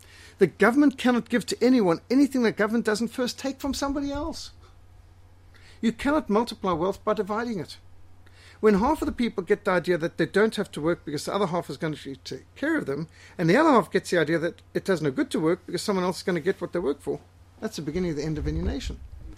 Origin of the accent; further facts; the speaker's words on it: Zimbabwe; now in South Africa; I remember I came down from Rhodesia where we had a very high level of education. And I must say, while the South African science and maths was better, the Rhodesian history and geography and English was higher.